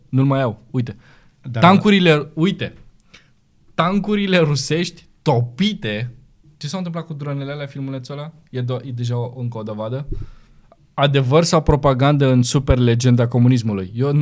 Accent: Ilfov, Romania; Am crescut lângă Măgurele.

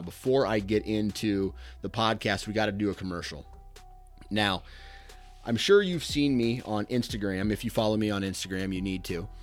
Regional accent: Iowa, United States; you know, I'm from Iowa, and land prices, you know, I'm not a real estate guy.

